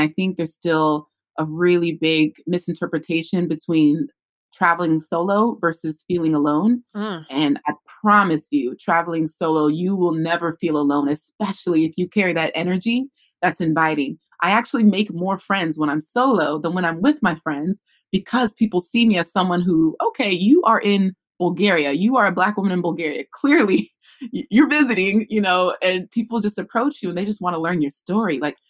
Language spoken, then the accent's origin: English; California, United States; born there; the rest of us five kids were born in California.